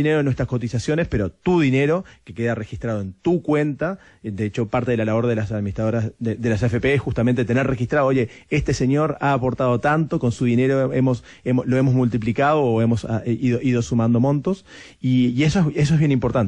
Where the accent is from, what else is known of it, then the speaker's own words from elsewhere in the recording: Uruguay; now in Chile; ustedes me ven, mi acento, no soy chileno, soy uruguayo, pero yo 16 años acá